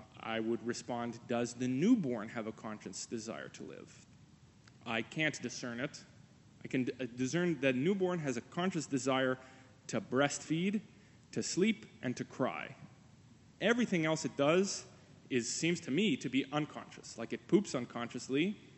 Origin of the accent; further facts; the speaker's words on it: Canada; not thinking as a Christian, just thinking as a Canadian citizen in a secular democracy